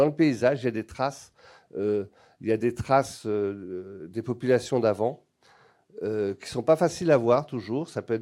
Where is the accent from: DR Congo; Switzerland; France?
France; Brittany; Puis moi, je suis breton, donc j'écoute toujours les conseils.